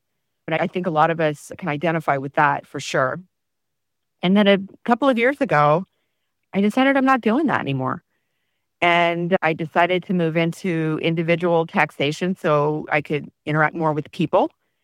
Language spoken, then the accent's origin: English; Phoenix, Arizona, United States; I grew up in Phoenix for the most part. I moved around a lot, but always somehow found my way back home.